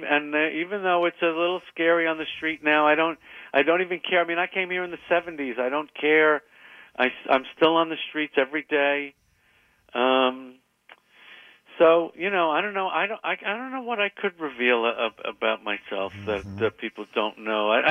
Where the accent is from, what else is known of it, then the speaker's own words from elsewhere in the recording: New York, United States; I'm very defensive and proud of being a New Yorker.